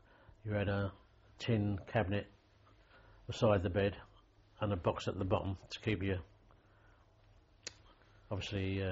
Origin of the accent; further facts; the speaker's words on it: London, United Kingdom; born there; London, where I was born in London